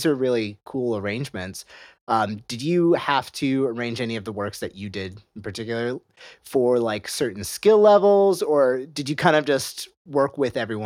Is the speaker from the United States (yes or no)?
yes; North Carolina, United States; Because I'm from North Carolina, and as far as I know, we haven't quite got one.